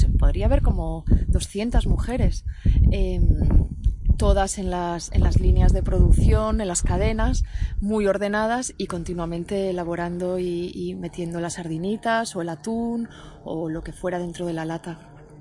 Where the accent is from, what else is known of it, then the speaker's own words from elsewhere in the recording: Cangas, Galicia, Spain; en mi pueblo, que se llama Cangas, en la ría de Vigo.